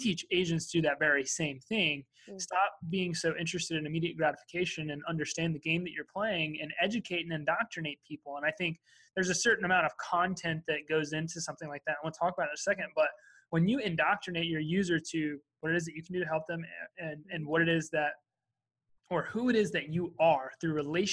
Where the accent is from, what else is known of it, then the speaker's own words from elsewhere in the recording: Arkansas, United States; My dad, you know, growing up in Arkansas, I grew up working horses, working cows, hauling hay.